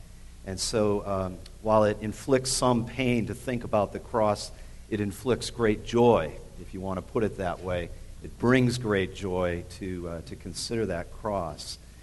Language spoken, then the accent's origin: English; Livonia, Michigan, United States; I grew up in Livonia, Michigan, and my father was pastor at First Baptist Church of Livonia for a number of years.